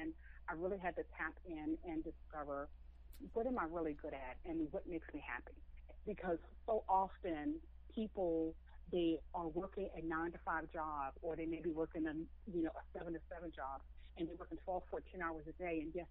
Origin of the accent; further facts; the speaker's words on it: Baltimore, Maryland, United States; also born or lived in Frederick, United States; Well, I originally grew up in Baltimore, Maryland, with both of my parents until the age of almost 11 years old, and that's when my parents split, and my mother moved into Frederick, Maryland